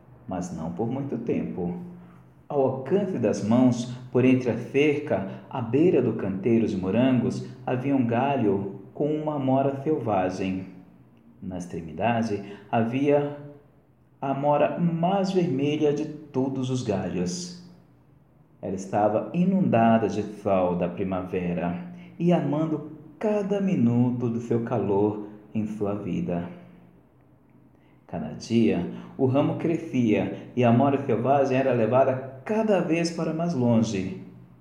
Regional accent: São Paulo, Brazil; sou de São Paulo, capital, aonde eu estou

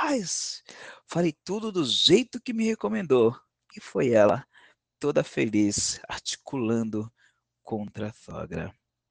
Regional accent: São Paulo, Brazil; sou de São Paulo, capital, que é onde eu estou

